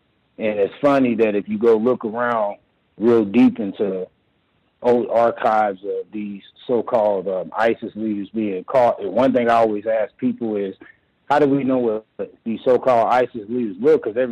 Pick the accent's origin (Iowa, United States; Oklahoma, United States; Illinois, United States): Oklahoma, United States; Oklahoma City; I myself am was born and raised in Oklahoma City.